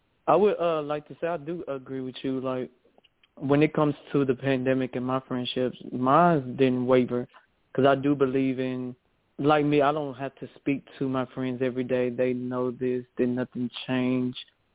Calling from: Atlanta, Georgia, United States; I'm calling from Atlanta, Georgia.

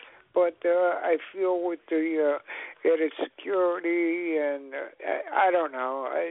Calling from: New Jersey, United States; I'm broadcasting from South Jersey.

